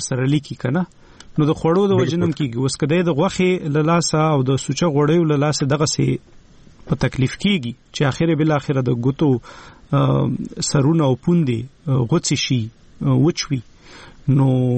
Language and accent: Pashto; Khyber Pakhtunkhwa, Pakistan; زه د وزیرستان یم او